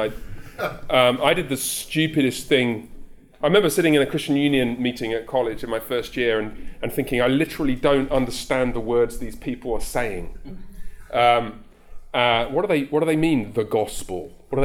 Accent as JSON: {"language": "English", "town": "Haltwhistle", "region": "North East England", "country": "United Kingdom", "tie": "born there", "also_born_or_lived": "Coventry", "said": "So I was born in Holtwhistle, which is a tiny little town right up in the northeast of England."}